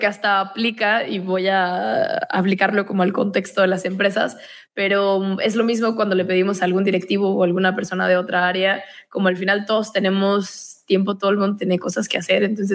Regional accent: Monterrey, Nuevo León, Mexico; no solo porque somos regios los dos

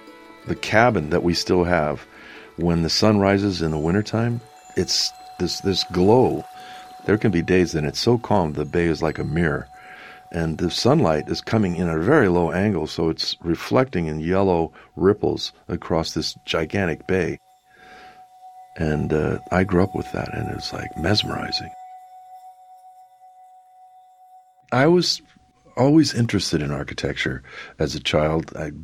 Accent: Washington, United States; born there; I was born in the Olympic Peninsula, on the Kitsap Peninsula, across from Seattle. It's a sort of a hard scrabble, not very cultured place

